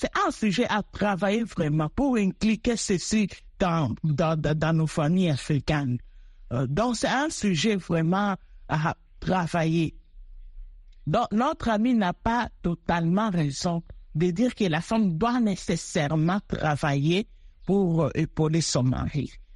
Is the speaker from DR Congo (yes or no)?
yes; Kasaï, DR Congo; Comme au Kasaï, chez nous au Kasaï, il y a un proverbe